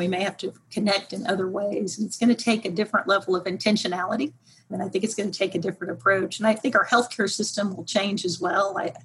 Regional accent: Houston, Texas, United States; I grew up in Houston, Texas, went to CAT school at Abilene Christian, and completed a degree in accounting and went to work back in Houston with Pricewaterhouse

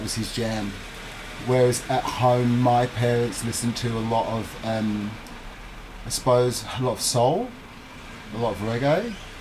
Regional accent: London, United Kingdom; But also having two cultures growing up in England, that, especially London, because I can't speak for the rest of England because I didn't grow up there. There was a real melting pot of cultures and peoples.

